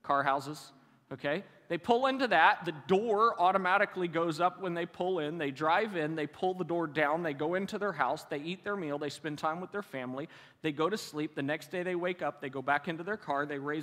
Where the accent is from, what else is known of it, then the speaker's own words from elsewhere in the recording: Decatur, United States; I come from Decatur. I have a little hobby farm that we get to enjoy.